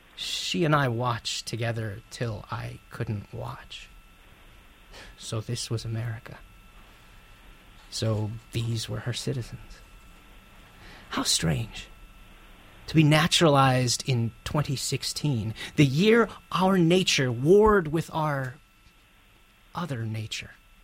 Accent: Ohio, United States; And it's important to remember, I'm from Ohio. Ohio was actually went to Trump.

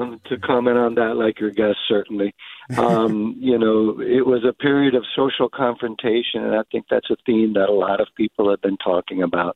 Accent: Colón, Panama; So a great shout out to my hometown of Colón.

